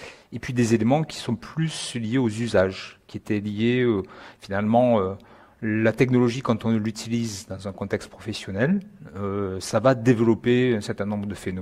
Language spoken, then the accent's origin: French; France; nous en tant que Français, on est quand même sensibilisés à cela